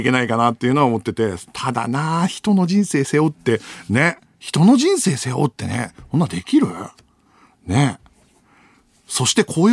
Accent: Iwaki, Fukushima, Japan; 地元福島のいわきは、東北なのに全然雪が全然降らないから、雪の話題になるといつもがっかりされるんですよ。

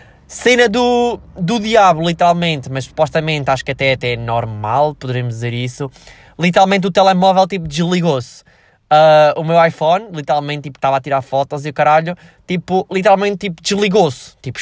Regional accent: Switzerland; Eu inclusive venho da Suíça, né? Tipo, nasci na Suíça, então tipo a neve é completamente normal para mim

